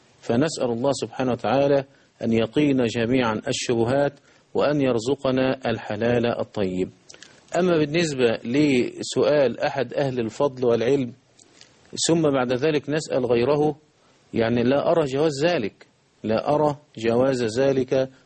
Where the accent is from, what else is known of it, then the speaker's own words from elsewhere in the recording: Egypt; يطلب تلاجة زي بيحصل عندنا في مصر